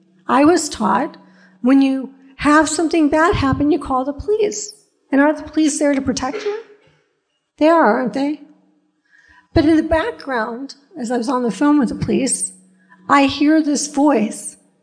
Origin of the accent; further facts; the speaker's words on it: Brentwood, California, United States; I grew up in Brentwood, California, a place that nobody ever heard